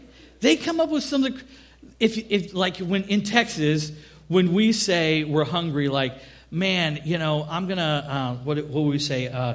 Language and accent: English; Scotland, United Kingdom; I love Scotland. I am Scottish.